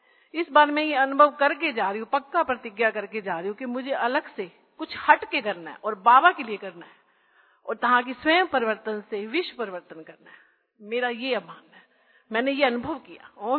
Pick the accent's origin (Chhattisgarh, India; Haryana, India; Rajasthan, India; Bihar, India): Haryana, India; Rohtak; तो मेरे लौकिक परिवार रोहतक में है, मैं रोहतक से आई हूँ।